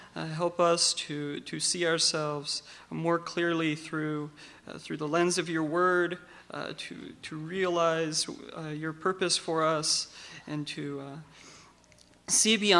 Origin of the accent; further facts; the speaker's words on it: Alaska, United States; I've been an Alaskan my whole life. I wasn't born here, but I was raised in Alaska.